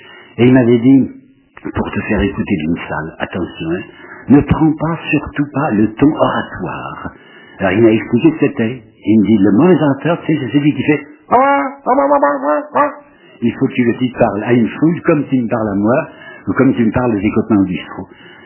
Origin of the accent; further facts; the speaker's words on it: Mâcon, Bourgogne-Franche-Comté, France; J'habitais Mâcon, je suis né à Mâcon